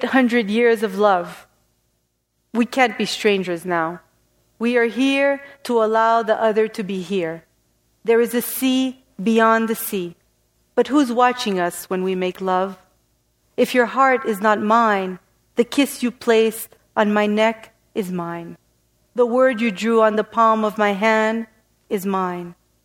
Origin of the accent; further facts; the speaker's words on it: Bethlehem, West Bank, Palestine; But I'm from Bethlehem. And they'd say, oh, Bethlehem, Pennsylvania. And I'd be not quite Palestine.